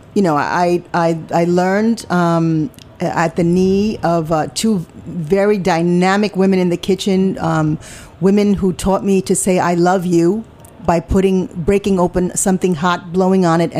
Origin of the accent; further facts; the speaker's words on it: Staten Island, New York, United States; also born or lived in Brooklyn; I went to high school in Staten Island.